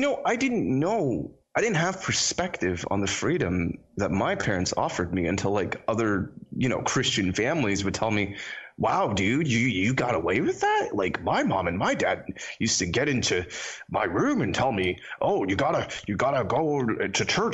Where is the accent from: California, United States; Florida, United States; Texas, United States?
Florida, United States; also born or lived in Trinidad; I was born in a country called Trinidad. Ah, okay. This is in the Caribbean, and I was raised in Florida, which is why, you know, I sound American.